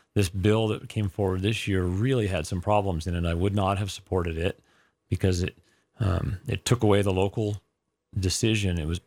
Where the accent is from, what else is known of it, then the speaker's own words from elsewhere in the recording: Idaho, United States; Well, I grew up here in Idaho with an open primary.